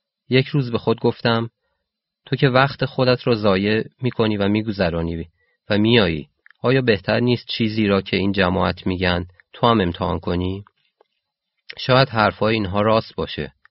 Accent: Iran; و از ایران هستم.

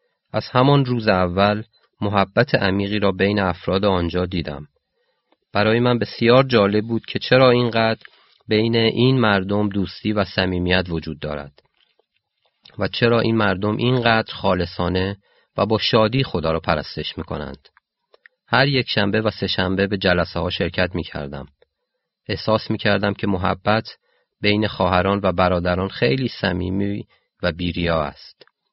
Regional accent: Iran; و از ایران هستم.

